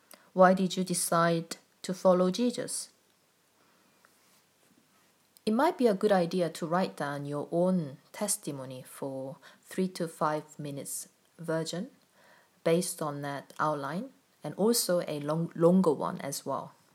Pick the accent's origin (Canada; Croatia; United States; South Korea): South Korea; I'm from South Korea, and my family has a very strong Confucian way of practicing Buddhism.